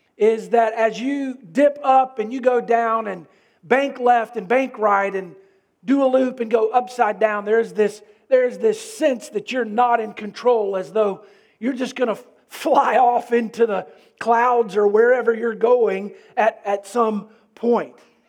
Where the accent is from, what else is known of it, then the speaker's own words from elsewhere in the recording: Florida, United States; we grew up in Florida, and so we had many opportunities to go to Disney World